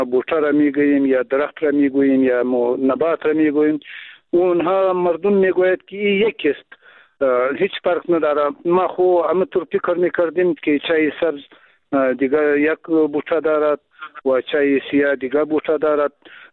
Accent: Afghanistan; first language Pashto; Persian is a second language; ما هم همون زبان مادری ما پشتو است و بازم بادری چند گفته میتانیم کم کم اگر اشکال داشته باشد باید معذرت ما را بپذیرین

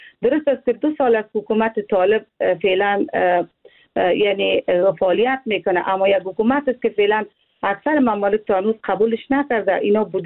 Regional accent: Afghanistan; من یک افغان هستم

